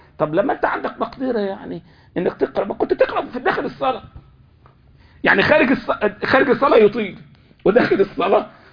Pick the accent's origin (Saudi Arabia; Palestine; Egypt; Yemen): Egypt; هو طبعا أكثر أطول قراءة في رمضان هي عند الشيخ أسامة عندنا في مصر، واضح.